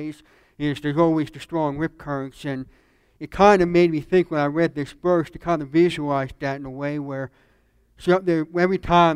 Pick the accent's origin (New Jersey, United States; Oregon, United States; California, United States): New Jersey, United States; now in Charlotte, United States; you know, I'm from New Jersey, as Pastor said, so I fly a lot. I fly home a lot.